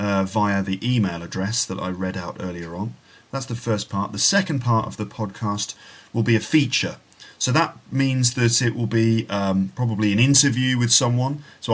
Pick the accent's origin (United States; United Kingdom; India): United Kingdom; England; because I'm English and we all love football, right?